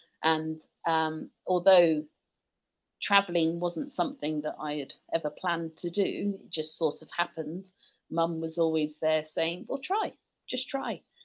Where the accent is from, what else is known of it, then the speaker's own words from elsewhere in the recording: United Kingdom; I'm British. You probably tell from my accent.